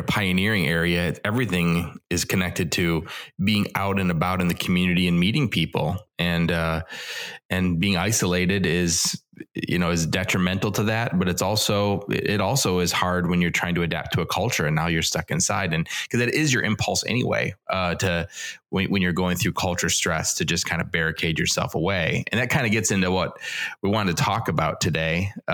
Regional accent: Wisconsin, United States; accent: Wisconsin; That's my Wisconsin accent coming out.

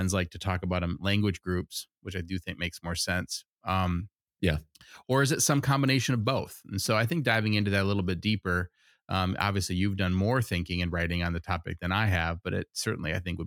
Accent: Wisconsin, United States; born there; even though he was born in San Francisco. I was born in Wisconsin.

